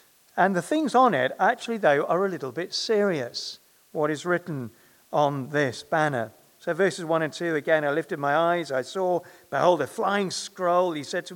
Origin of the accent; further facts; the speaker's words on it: Nairobi, Kenya; When I was a boy growing up in Nairobi, there was a new shop opened